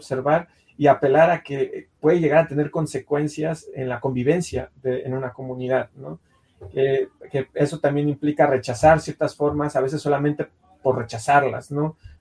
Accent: Mexico; el diccionario del español de México, como mexicano, ¿no? En mi caso.

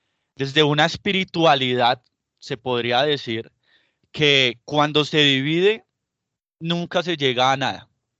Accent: Colombia; para hacernos sentir como pueblo colombiano

